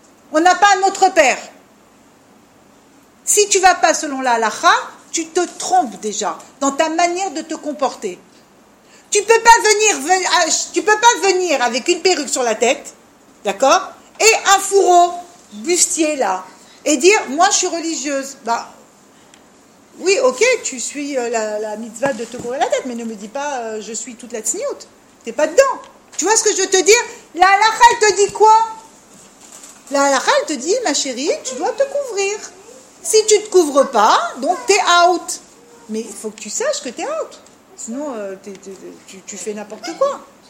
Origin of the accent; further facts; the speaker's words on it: France; Hana, nous sommes d'abord des Français